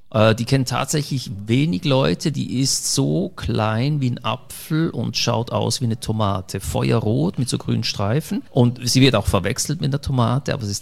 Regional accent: Italy; German is a second language; als Italiener bekommst du dieses Kochgehen auch in die Wiege gelegt ein Stück weit.

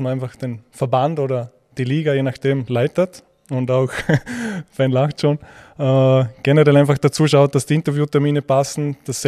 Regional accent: Dornbirn, Vorarlberg, Austria; Ich komme, genauer gesagt, aus Dornbirn, das ist in Vorarlberg, also im Westen, dort wo die Berge sind, im schönen Westen, also komplett anderer Bereich als Wien

